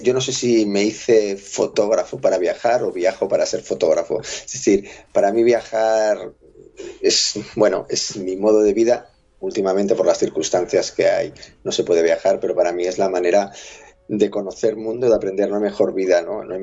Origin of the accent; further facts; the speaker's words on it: Barcelona, Catalonia, Spain; born there; Nací en Barcelona. Lo que pasa es que de muy pequeño ya empecé a viajar y luego volví a Barcelona.